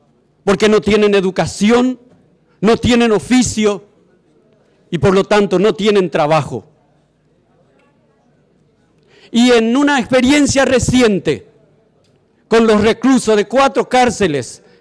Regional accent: Paraguay; una alerta y una preocupación profunda que siento como paraguayo y por una realidad que vive nuestra patria.

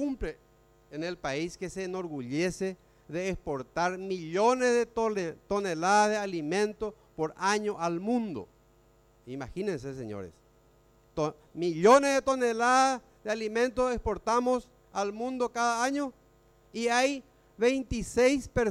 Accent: Paraguay; realmente como paraguayo me avergüenza esta situación.

